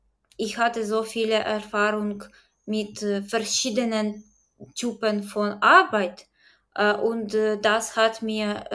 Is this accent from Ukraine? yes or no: yes; Ukraine; first language uk; German is a second language; Ich habe mir gedacht, dass meine Muttersprache Ukrainisch und Litauisch ein bisschen ähnlich wären